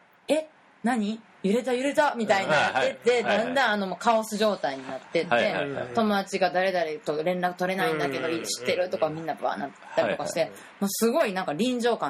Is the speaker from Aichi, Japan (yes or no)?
no; Nara, Japan; 私奈良県出身。